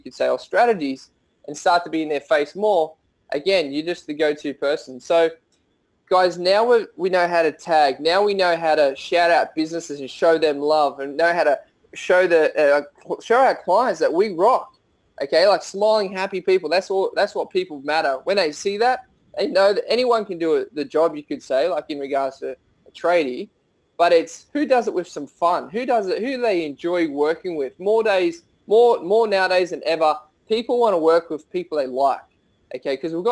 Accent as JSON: {"language": "English", "town": "Leeton", "region": "New South Wales", "country": "Australia", "tie": "born or raised there", "said": "It's called I Live in Leeton. This is my hometown."}